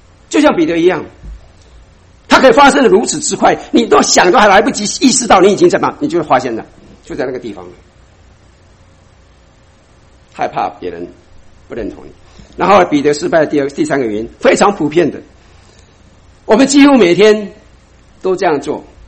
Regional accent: Taiwan; accent: Taiwanese; 显然的就像我一样，有个台湾口音，一听就知道我是台湾来的。

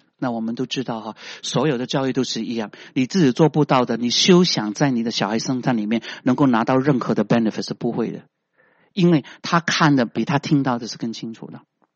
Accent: China; 我们中国人种树他如果幼苗的时候，你就把它扶得正正的。

